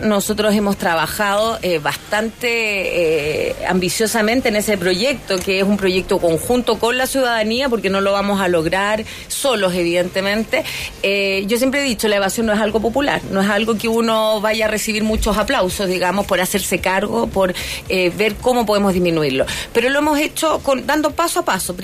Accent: Chile; el transporte puede mostrar la mejor cara que tenemos nosotros como chilenos

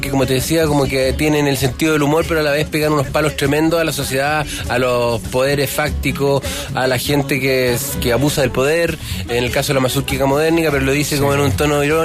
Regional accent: Chile; como músicos chilenos nos podemos reencontrar con algo que muchos músicos tenemos extraviado

